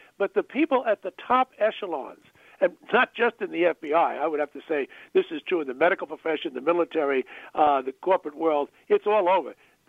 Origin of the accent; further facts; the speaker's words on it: Manhattan, New York, United States; born there; My people are all from the Bronx, by the way. I was born in Manhattan in New York, New York, but my people all came over from Ireland.